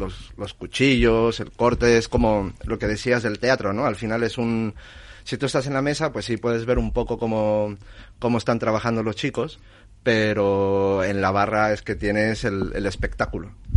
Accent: Mexico; yo que soy mexicano, para mí está siendo bastante fácil y sencillo. Conozco esto desde pequeño

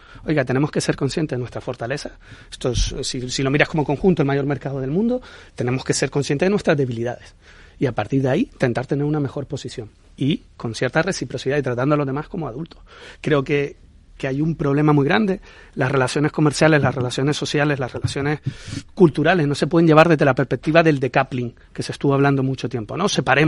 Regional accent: Canary Islands, Spain; A mí hay una palabra que me gusta mucho, y como canario me cuesta pronunciarla

